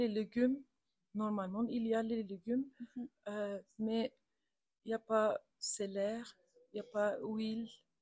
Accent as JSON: {"language": "French", "country": "Turkey", "second_language": "French", "said": "je suis turque. J'habite en Vauvelin."}